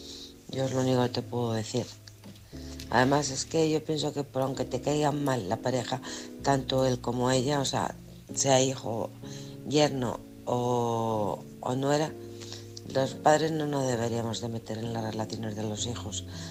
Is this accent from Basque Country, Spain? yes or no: no; Alcorcón, Community of Madrid, Spain; de Alcorcón.